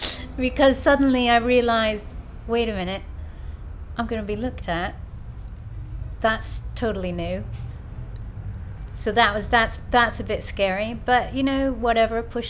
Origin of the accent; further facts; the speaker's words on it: New York, United States; moved away as an adult; now in United Kingdom; Okay, my background, I am an American. I grew up in New York. I've lived in Britain for quite a long time now, most of my adult life.